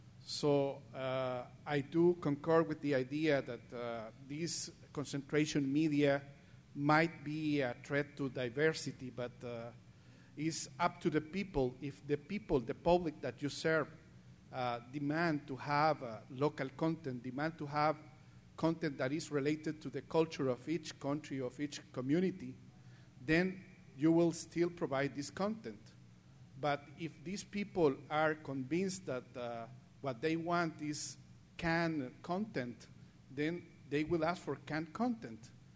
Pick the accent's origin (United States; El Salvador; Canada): El Salvador; I come from El Salvador, just to let you know where I come from.